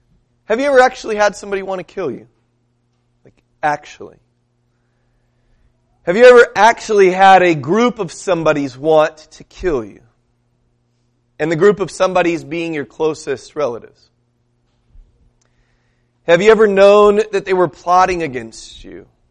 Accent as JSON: {"language": "English", "town": "San Diego", "region": "California", "country": "United States", "tie": "born or raised there", "lives_now": "Minnesota, United States", "said": "You know, I live in Minnesota. I grew up in San Diego. I don't have any intentions of moving back to San Diego"}